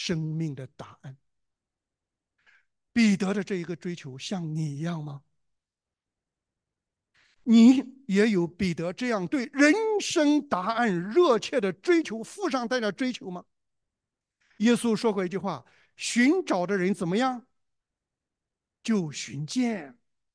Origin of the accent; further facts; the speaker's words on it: China; now in Australia; 我们从中国来到了澳洲